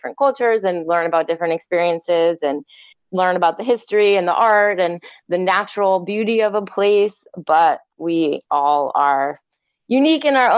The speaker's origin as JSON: {"language": "English", "region": "New York", "country": "United States", "tie": "born or raised there", "said": "I went to school in Philadelphia. I grew up in New York."}